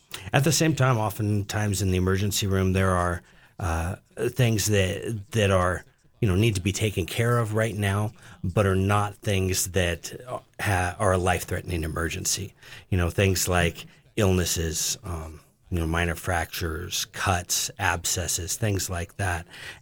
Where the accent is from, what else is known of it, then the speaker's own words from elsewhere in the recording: Bighorn, Wyoming, United States; I grew up here in Bighorn and then went away to school